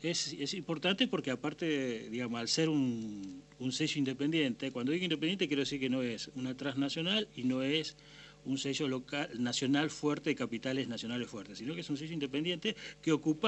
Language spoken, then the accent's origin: Spanish; Rosario, Santa Fe, Argentina; el único rosarino que tiene un Grammy en su casa